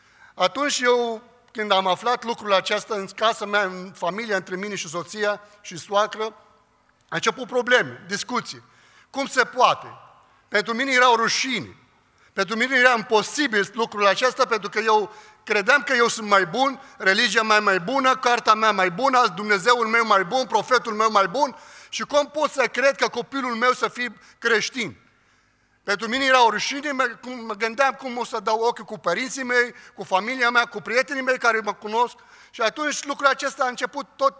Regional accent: Lebanon; Sunt din Liban, dintr-o familie de musulmani șeiți

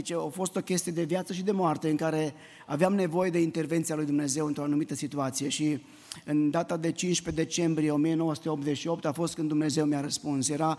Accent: Arad, Arad County, Romania; moved away; Am văzut minuni, sunt din Arad. Când am plecat din Arad, aveam un lac acolo care era înghețat de obicei iarna.

